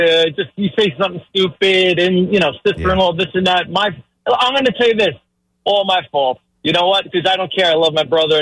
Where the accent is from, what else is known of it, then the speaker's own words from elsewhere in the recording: New York, United States; So baseball really is ingrained, at least being a New Yorker, being a Mets fan, and family as well.